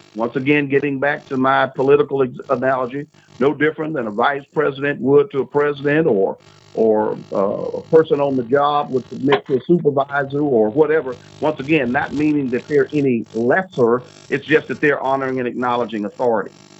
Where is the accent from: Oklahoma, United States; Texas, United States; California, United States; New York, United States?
Texas, United States; Beaumont; We lived in, I'm from Beaumont, Texas, my hometown. We're a suburb of Louisiana.